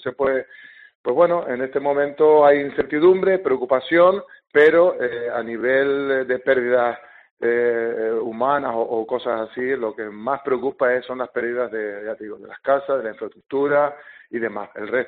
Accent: Tenerife, Canary Islands, Spain; now in Iceland; saben que soy de Tenerife y me preguntan, coño, y siendo de Tenerife, ¿cómo vives en Islandia, no?

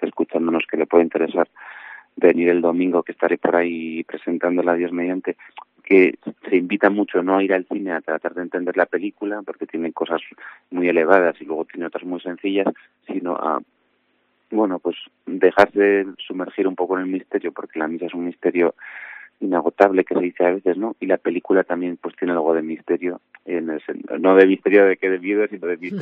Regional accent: Santiago de Compostela, Galicia, Spain; also born or lived in La Coruña / Madrid; yo soy de Santiago, o sea, nacido ahí, me crié ahí hasta los 18 años. Luego me fui a La Coruña, luego para Madrid y luego he vuelto ahora para Santiago el año pasado temporalmente. O no sé si temporalmente, pero llevo solo un año.

